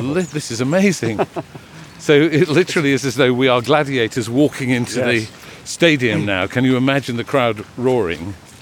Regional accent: Sheffield, Yorkshire and the Humber, United Kingdom; I feel empathy with, because I come from Sheffield.

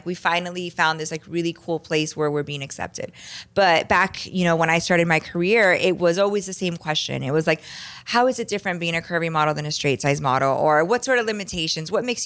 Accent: Miami, Florida, United States; now in California, United States; And, you know, I grew up in Miami. I grew up with a family of really strong women who are, you know, doctors and lawyers and just really unapologetic.

